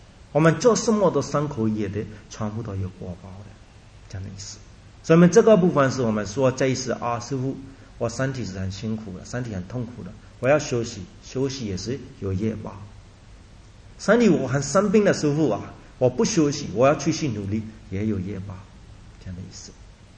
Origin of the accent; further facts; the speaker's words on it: Myanmar; 我们缅甸人的兄弟